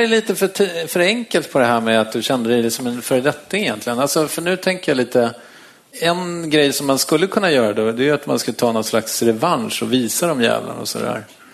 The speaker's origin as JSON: {"language": "Swedish", "town": "Strängnäs", "region": "Södermanland", "country": "Sweden", "said": "Jag kommer från Strängnäs, det är mycket mindre än Göteborg. Och mindre än Linköping."}